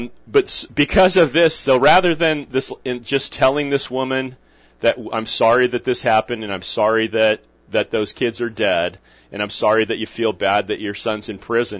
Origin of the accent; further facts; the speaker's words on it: California, United States; I grew up in California. The California had driver's training in the classroom.